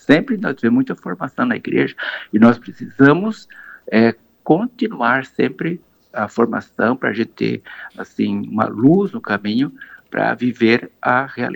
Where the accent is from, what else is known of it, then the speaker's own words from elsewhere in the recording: São Ludgero, Santa Catarina, Brazil; Eu sou natural de São Lugero.